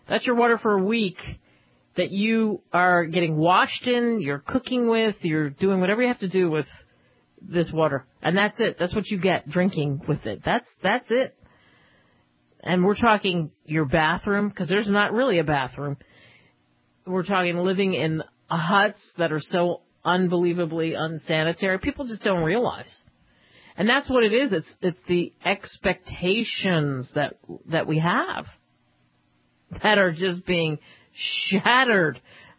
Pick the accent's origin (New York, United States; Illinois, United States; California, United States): Illinois, United States; I'm a Cubs fan, and I grew up in Illinois and all that stuff.